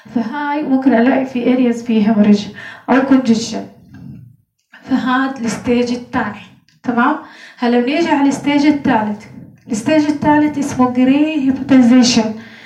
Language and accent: Arabic; Jordan; تمام، بس احنا عندنا بالاردن مش كثير يعني، لسه ما اشتغلوا هالاشياء.